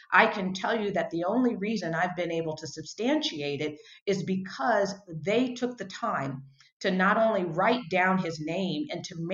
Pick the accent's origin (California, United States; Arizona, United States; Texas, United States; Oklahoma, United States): California, United States; Los Angeles; We come from Los Angeles, so we didn't even understand this.